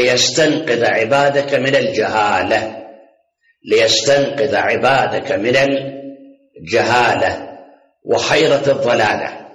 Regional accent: Iraq; عندنا في العراق بعثيين

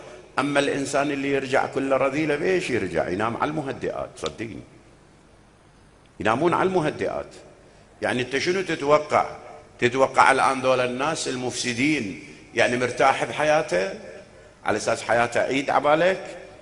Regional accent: Iraq; ترى صارت مودة هسه جديدة عندنا بالعراق

